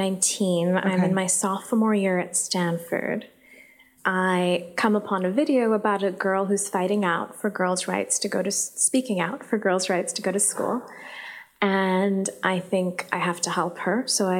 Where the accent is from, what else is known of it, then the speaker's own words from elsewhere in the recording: Islamabad, Islamabad Capital Territory, Pakistan; I was growing up in Islamabad. It was a post-9/11 world.